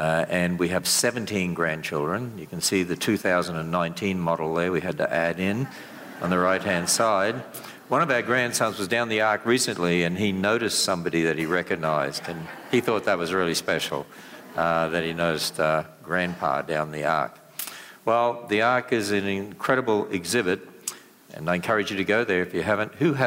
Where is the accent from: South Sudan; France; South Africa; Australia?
Australia; accent: Australian; now in United States; If you're not used to my accent, by the way, I originally come from Australia.